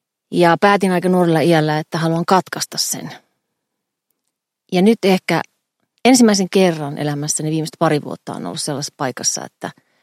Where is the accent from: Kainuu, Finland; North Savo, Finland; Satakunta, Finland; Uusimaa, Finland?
Kainuu, Finland; Kajaani; Mä oon Kajaanista